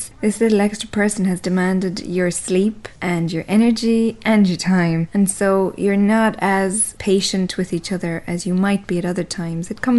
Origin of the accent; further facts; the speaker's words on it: Killarney, County Kerry, Ireland; I'm from Killarney.